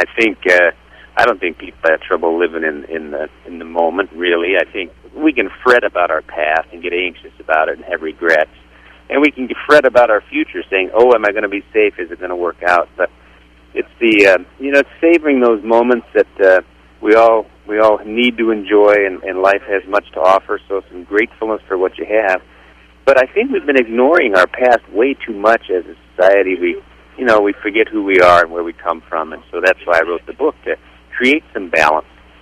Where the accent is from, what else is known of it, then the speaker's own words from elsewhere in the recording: Waukon, Iowa, United States; Yeah, well, I'm an Iowan.